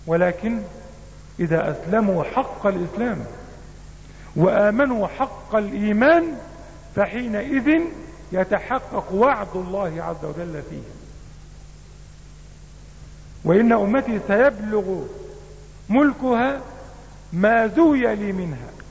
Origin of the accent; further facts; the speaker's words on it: Egypt; وفي بلادنا مصر حدث أكثر مما حدث في بلاد العالم